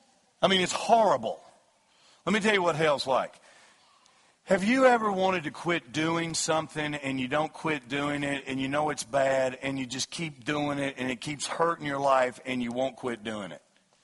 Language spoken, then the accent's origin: English; Kentucky, United States; I grew up in Kentucky and I heard this baloney coming out of the pulpits that I grew up with.